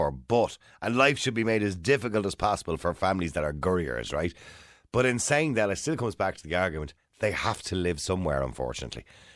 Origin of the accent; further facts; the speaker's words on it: Dublin, Leinster, Ireland; I'm originally from Edenmore.